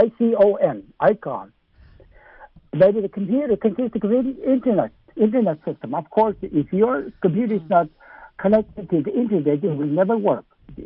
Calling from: Alaska, United States; I'm calling from East Alaska.

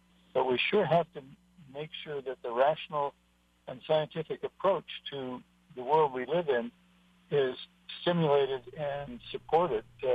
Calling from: Kaneohe, Hawaii, United States; I'm calling from Kaneohe.

